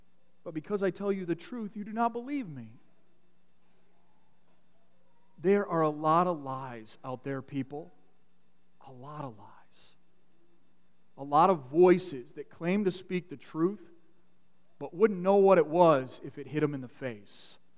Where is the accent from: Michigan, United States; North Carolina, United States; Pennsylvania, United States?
Michigan, United States; For those of you who don't know, I'm from Michigan